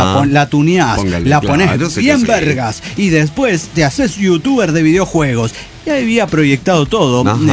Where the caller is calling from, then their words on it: Córdoba, Argentina; de Córdoba, Argentina.